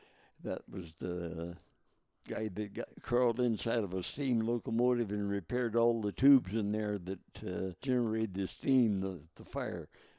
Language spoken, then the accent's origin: English; Reeves, Georgia, United States; born there; Actually, I was born in Reeves because my grandmother lived there at the time. Mother went home to have me.